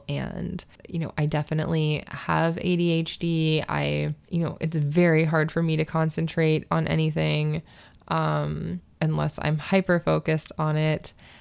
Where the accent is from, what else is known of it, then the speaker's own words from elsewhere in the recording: Florida, United States; I mean, I'm from Florida. I wore puka shells for a hot minute, but I am not Hawaiian.